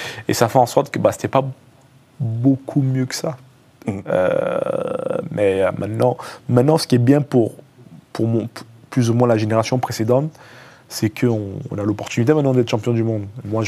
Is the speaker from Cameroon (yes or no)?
yes; Cameroon; now in France; Évidemment, j'ai encore les souvenirs de mon enfance au Cameroun.